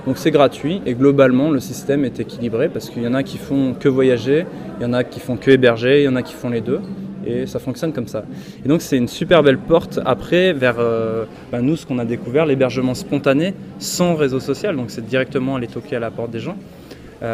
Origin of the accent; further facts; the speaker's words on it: Grenoble, Auvergne-Rhône-Alpes, France; je devais me rendre chez moi à Grenoble quand j'étudiais à Toulouse.